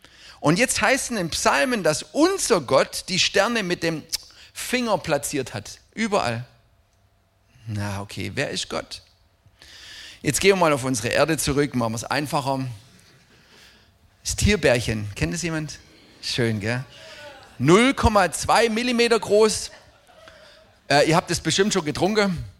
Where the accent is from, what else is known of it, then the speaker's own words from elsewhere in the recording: Krewinkel, Wallonia, Belgium; ich bin in Krewinkel groß geworden